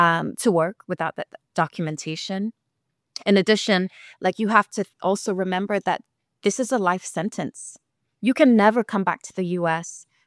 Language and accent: English; California, United States; because I'm from California too.